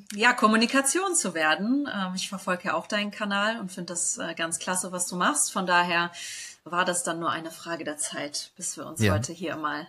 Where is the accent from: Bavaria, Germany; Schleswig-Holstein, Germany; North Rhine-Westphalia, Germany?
North Rhine-Westphalia, Germany; Solingen; Also ich komme aus Solingen, das ist jetzt kein kleines Dorf, aber das ist jetzt auch nicht der Nabel der Welt.